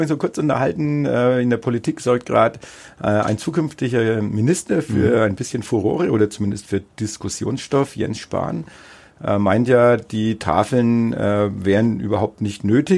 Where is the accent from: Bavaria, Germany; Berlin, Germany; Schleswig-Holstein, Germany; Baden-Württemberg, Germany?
Bavaria, Germany; Bad Windsheim; Und kann ich jetzt so ein bisschen aus meinem Heimatort auch berichten. Also selbst in Bad Windsheim, genauso wie in Neustadt-Aich.